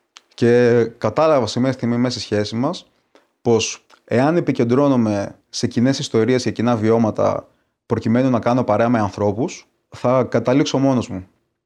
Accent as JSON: {"language": "Greek", "country": "Greece", "tie": "born or raised there", "said": "Είμαι εδώ πέρα στην Ελλάδα που μεγαλώνω και είμαι Έλληνας και είναι η μοναδική χώρα που ξέρω"}